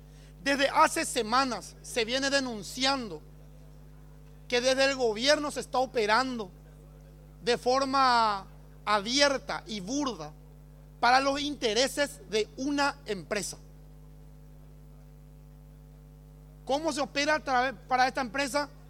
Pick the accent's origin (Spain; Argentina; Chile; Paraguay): Paraguay; con orgullo siempre decimos como paraguayos y en todo el mundo que tenemos una de las represas con mayor producción de energía hidroeléctrica del planeta